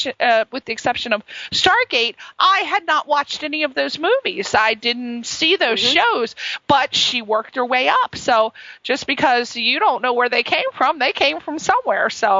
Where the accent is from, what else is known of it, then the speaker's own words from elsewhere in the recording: East Coast, United States; I'm from the East Coast, and I moved out here